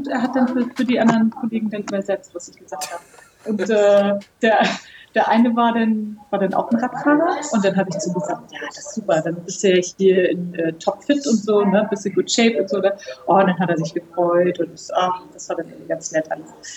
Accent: Germany; Ich sehe, ich komme aus Deutschland, ich will nach Rumänien.

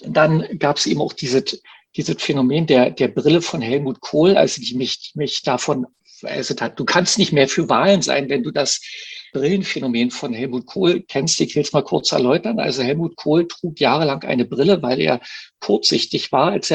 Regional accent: East Germany, Germany; also ich bin ja Ostdeutscher

